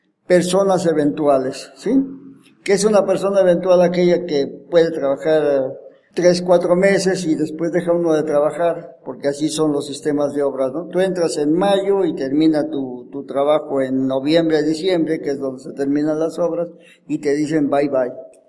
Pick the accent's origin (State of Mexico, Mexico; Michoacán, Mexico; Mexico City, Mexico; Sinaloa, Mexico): Mexico City, Mexico; Yo vengo de la colonia del Valle, que es una colonia muy pop-up, pero ahí fue una población de hace 500 años que vivía mi familia, y fuimos desterrados de ahí